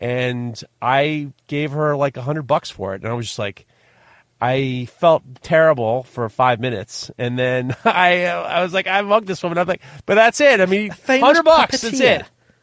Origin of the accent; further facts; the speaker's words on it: New York, United States; I'm from New York. My shit is fuck.